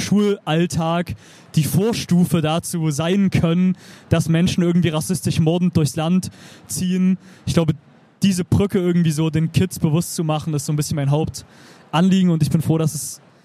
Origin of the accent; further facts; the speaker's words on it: Zwickau, Saxony, Germany; wenn ich so an meine Jugend in Zwickau denke, bis heute irgendwie krass prägt, immer wieder krass hin und her gerissen zu sein.